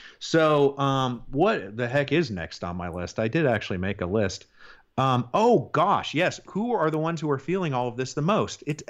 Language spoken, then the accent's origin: English; Seattle, Washington, United States; also born or lived in Portland; You know, I'm from Seattle originally. I don't live there anymore, but I lived in Seattle. I lived in Portland.